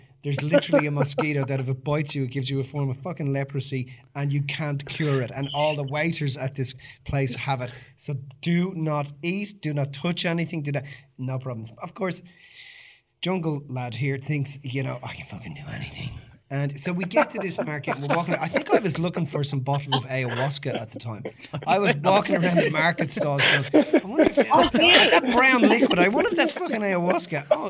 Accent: South Africa; I'm from South Africa.

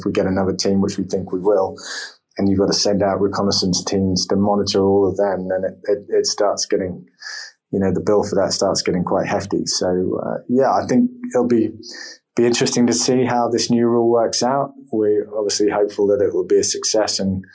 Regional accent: South West England, United Kingdom; I grew up in the West Country near Falmouth, and my parents had a small cruising boat.

